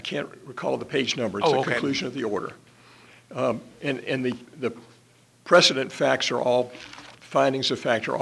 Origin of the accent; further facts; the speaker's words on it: Atlanta, Georgia, United States; I'm from Atlanta, Georgia.